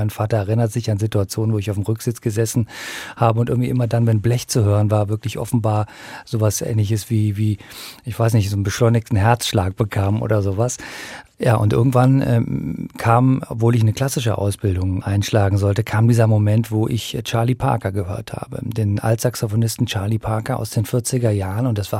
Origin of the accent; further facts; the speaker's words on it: Viersen, North Rhine-Westphalia, Germany; born there; also born or lived in Rome / Siegburg; Also der Niederrheiner, denn da bin ich geboren